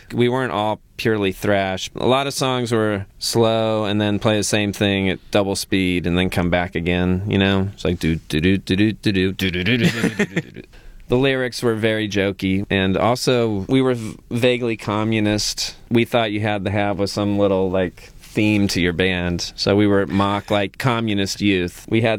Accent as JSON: {"language": "English", "region": "California", "country": "United States", "said": "I'm from California, and they would come to the Central Valley where I lived"}